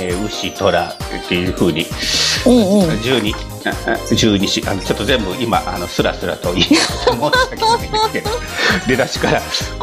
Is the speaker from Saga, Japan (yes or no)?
no; Osaka, Japan; あの私大阪人ですね